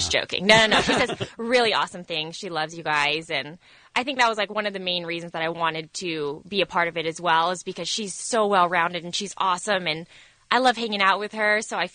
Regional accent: Philippines; It's in my genetics to be late. I'm Filipino.

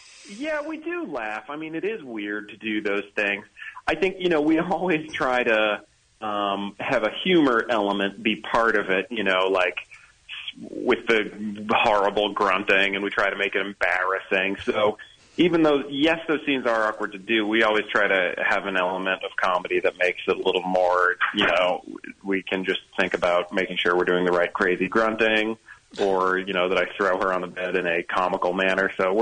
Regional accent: United States; and I'm American and our show is British

